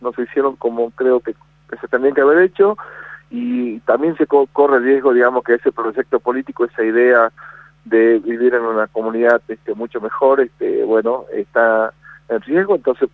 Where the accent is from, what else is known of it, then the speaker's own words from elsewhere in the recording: Argentina; nosotros como argentinos